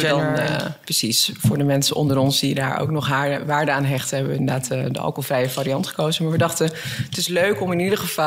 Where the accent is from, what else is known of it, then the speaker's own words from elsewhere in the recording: Groningen, Netherlands; also born or lived in Amsterdam; now in Soesterberg, Netherlands; Ja, ik kom van origine van het platteland van Groningen